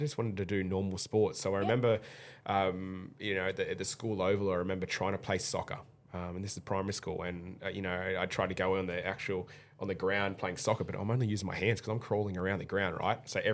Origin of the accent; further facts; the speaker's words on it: Port Macquarie, New South Wales, Australia; I'm from Port Macquarie. My hometown's Port Macquarie